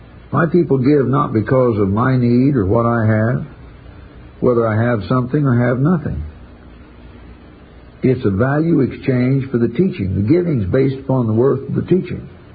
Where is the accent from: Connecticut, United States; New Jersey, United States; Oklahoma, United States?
Connecticut, United States; I'm from Connecticut.